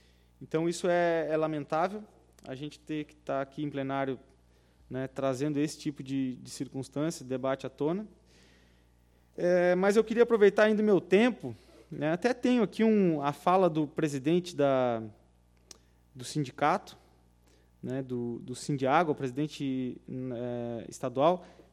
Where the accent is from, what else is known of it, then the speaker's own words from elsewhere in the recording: São José do Norte, Rio Grande do Sul, Brazil; eu cresci no São Caetano, né? Cresci andando de bateira ali, vendo o mar de liquinho, né? Acompanhando a vida da pesca. Então, em São José do Norte, a gente conhece a vida do pescador.